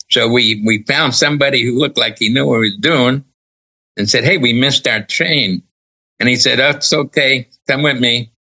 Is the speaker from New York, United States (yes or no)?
yes; New York City, New York, United States; Okay, I was born in New York City, like Lisa said, at Bellevue Hospital. I was born on March 4, 1949. And just a New York brat.